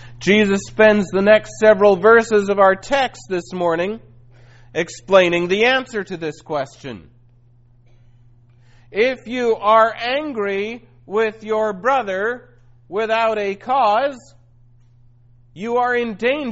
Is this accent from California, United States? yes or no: yes; Los Angeles, California, United States; I grew up in Los Angeles.